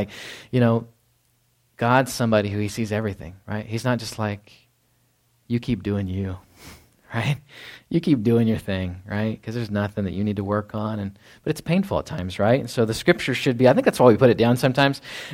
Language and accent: English; Texas, United States; I grew up in Dallas-Fort Worth area.